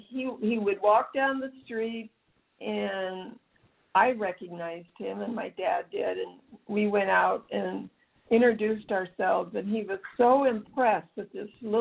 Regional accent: San Diego, California, United States; Yes, I was born and raised in San Diego in the 1940s.

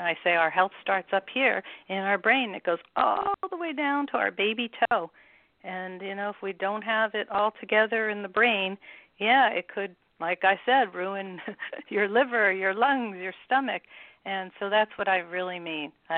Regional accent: East Coast, United States; also born or lived in New York / New Jersey; I'm from the East Coast. I lived in New York and New Jersey

